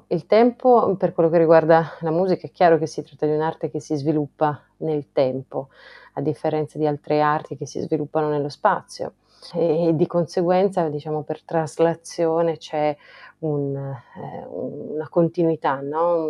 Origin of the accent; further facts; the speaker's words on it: Tuscany, Italy; il rapporto con la mia terra è estremamente forte, lo è anche dal punto di vista musicale, dato che è una terra che ha dato i natali a grandissimi compositori, quali Puccini, Mascagni, Catalani, Boccherini, Luporini.